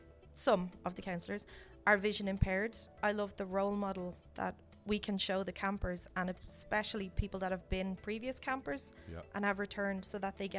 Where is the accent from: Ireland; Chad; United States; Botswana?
Ireland; Dublin, Leinster; So, I'm from Dublin, Ireland. I came over for a few sessions at camp, and I'm going home in a few days.